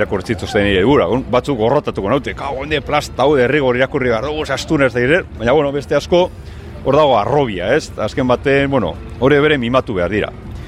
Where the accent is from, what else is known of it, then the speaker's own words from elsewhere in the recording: Basauri, Basque Country, Spain; also born or lived in Bilbao; nahiz eta ni jaio Bilbon jaio nintzen. Eta, izatez basoritar naz, baina dago basori dago hortik 6 kilometrora.